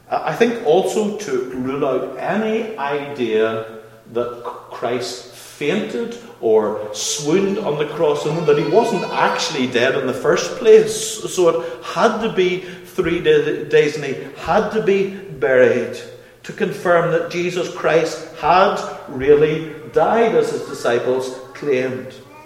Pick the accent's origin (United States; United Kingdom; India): United Kingdom; And I hesitate as a Brit to speak to Yanks and those who are from the South as well on this